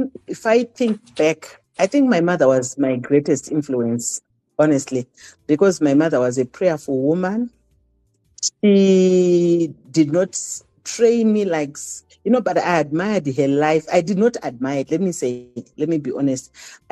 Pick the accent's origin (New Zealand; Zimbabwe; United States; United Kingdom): Zimbabwe; Gweru, Midlands; born and bred in Gweru, went to school in Gweru.